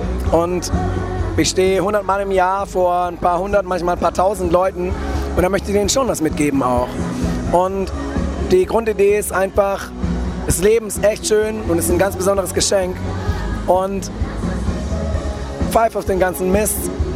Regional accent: Gondelsheim, Baden-Württemberg, Germany; also born or lived in Bretten; Aus dem Kraichgau. Ich bin in Bretten geboren und in Gondelsheim aufgewachsen. Und dann war ich ziemlich viel unterwegs und bin tatsächlich wieder im Kraichgau gelandet, seit einigen Jahren in Eppingen.

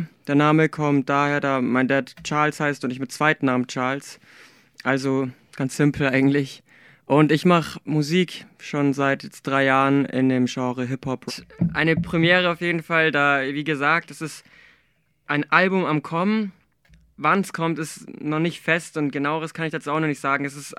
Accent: Germany; born there; Ich komme auch aus dem Libanon, bin aber hier in Deutschland geboren, also nur mein Ursprung ist libanesisch.

